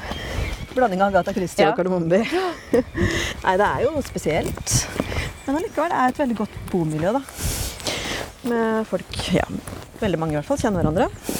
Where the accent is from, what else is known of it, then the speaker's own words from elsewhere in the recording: Torsnes, Østfold, Norway; Fra Tasse. Født og oppvokst I Holm.